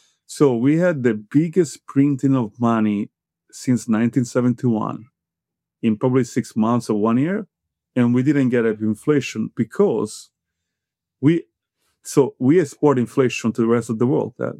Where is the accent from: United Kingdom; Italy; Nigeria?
Italy; English is a second language; now in United States; although I'm Italian, I'm originally, I've been living in this country for more than 10 years. I have a citizenship